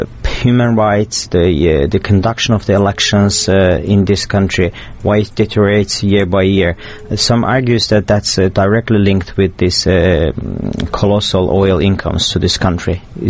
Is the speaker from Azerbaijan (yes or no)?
no; Norway; Azerbaijani is a second language; Mən də Norveçdənəm, biz də neft ölkəsiyik